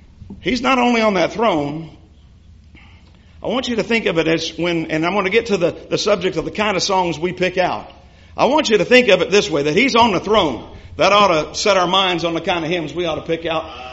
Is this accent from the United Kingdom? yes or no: no; Fort Worth, Texas, United States; I am from Fort Worth, Texas.